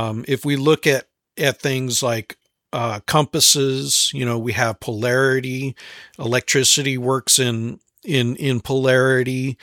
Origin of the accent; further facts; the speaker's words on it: California, United States; Where I grew up in California, my parents live on the Sacramento River, and we would spend most of our days out there on the river